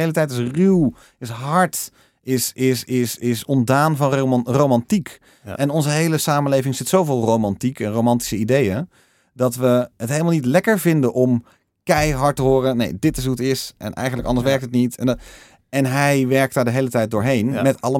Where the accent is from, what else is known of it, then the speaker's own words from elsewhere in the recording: Netherlands; also born or lived in United States; vooral wij als Nederlanders, denk ik, hebben een unieke positie hierin